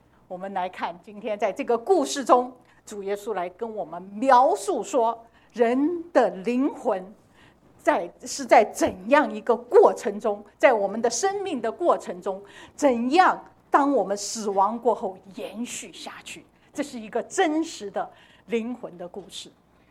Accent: China; now in United States; 我小时候在大陆长大的时候

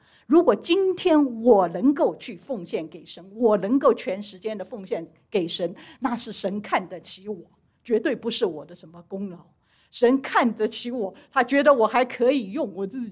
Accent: China; now in United States; 我说我在美国来读研究生，我说我们第一个发现的就是美国学生他们那个脑子转的真的是有点慢。我们中国人来的虽然英文不比他们好

